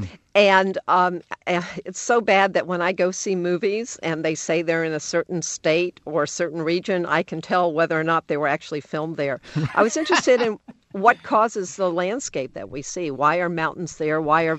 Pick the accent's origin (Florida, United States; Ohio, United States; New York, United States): Florida, United States; That's actually a good question, since I grew up in Florida, one of the few states that rarely has earthquakes.